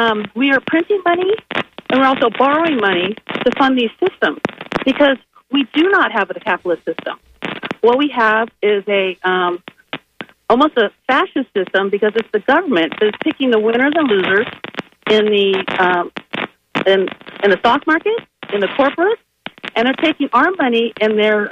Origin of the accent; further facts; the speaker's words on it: Palm Harbor, Florida, United States; I'm from Palm Harbor.